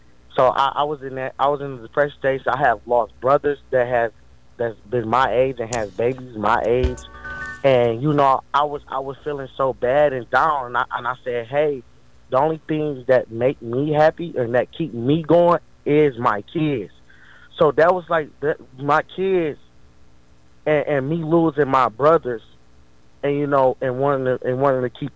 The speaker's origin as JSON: {"language": "English", "town": "Detroit", "region": "Michigan", "country": "United States", "tie": "born or raised there", "said": "I'm born and raised in Detroit."}